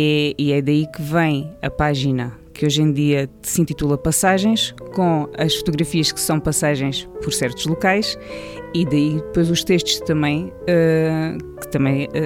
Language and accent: Portuguese; Évora, Alentejo, Portugal; born there; also born or lived in Estremoz; Eu nasci em Estremoz, em 1978. E, quer dizer, não foi bem em Estremoz, foi em Évora, porque naquela altura as crianças iam nascer ao Hospital de Évora, já não nasciam em casa, mas no Alentejo.